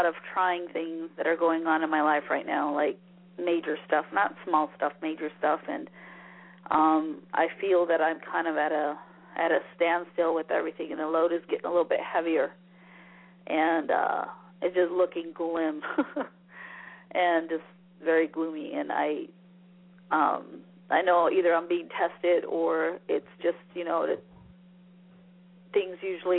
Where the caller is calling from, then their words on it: Arizona, United States; I'm calling from Arizona.